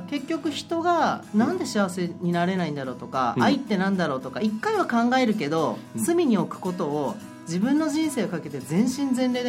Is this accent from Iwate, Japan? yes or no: no; Hofu, Yamaguchi, Japan; moved away as an adult; 山口県の防府市っていう瀬戸内海の真ん中らへんですね。